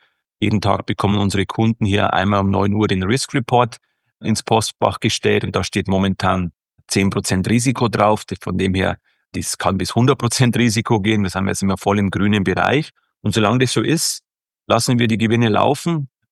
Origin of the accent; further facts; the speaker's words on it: Bavaria, Germany; now in Zürich, Switzerland; als gebürtiger Chiemgauer am Chiemsee aufgewachsen, aber jetzt halt hier seit 20 Jahren in der Schweiz